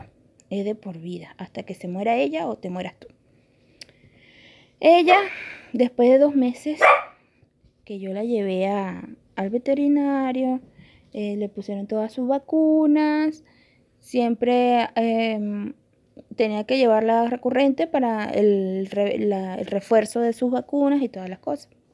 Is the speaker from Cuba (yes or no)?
no; Venezuela; moved away as an adult; donde yo me encuentro ahorita es en el extranjero. Yo soy venezolana, estoy fuera de mi país